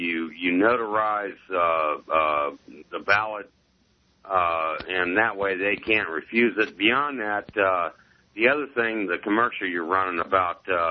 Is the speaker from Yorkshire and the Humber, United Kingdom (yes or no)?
yes; Ackworth, Yorkshire and the Humber, United Kingdom; from Ackworth.